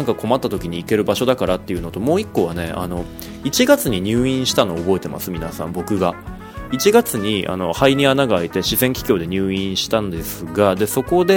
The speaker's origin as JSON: {"language": "Japanese", "town": "Sapporo", "region": "Hokkaido", "country": "Japan", "tie": "born or raised there", "said": "札幌にあの生まれたこと、札幌で育ったことっていうのは、"}